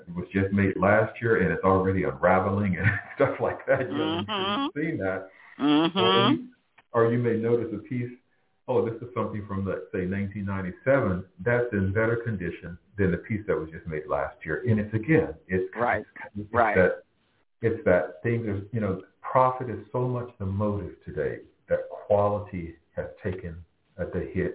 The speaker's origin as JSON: {"language": "English", "region": "the South", "country": "United States", "tie": "born or raised there", "said": "You know, where I grew up in the South and where I grew up, I don't recall, we didn't have thrift stores."}